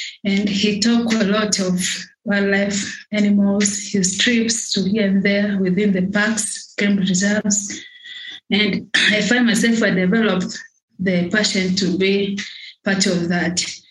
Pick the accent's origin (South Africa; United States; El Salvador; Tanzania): Tanzania; I'm from Tanzania.